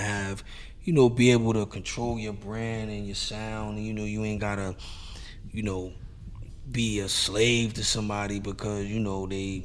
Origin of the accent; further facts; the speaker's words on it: Hempstead, New York, United States; I'm from the hood. I done grew up around drugs and all kind of shit. You know what I'm saying? Growing up in Hempstead.